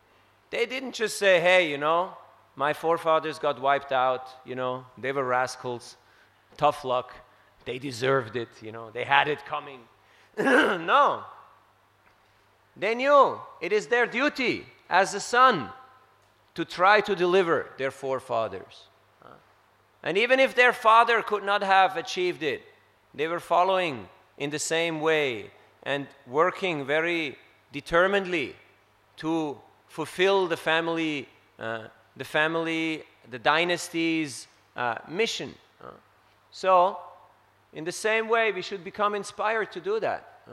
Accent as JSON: {"language": "English", "country": "Switzerland", "tie": "born or raised there", "said": "but I grew up in the Swiss mountains, so you have to be very careful."}